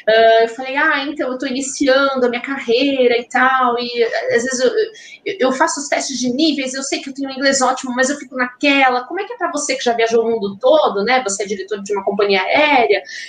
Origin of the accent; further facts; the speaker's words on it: São Paulo, Brazil; Aí, paulista, mano! A gente é paulista! É outro sotaque.